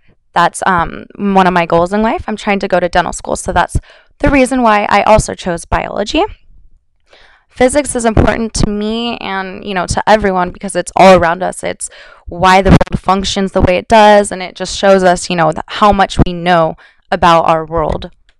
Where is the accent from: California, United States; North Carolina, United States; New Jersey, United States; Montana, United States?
California, United States; Redding; now in San Diego, United States; I am from Redding, California. That is about 10 hours up north, depending on, how fast you drive. I just recently moved here.